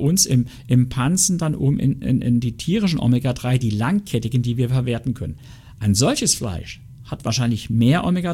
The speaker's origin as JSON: {"language": "German", "region": "Saarland", "country": "Germany", "said": "ich bin ein echter Saarländer"}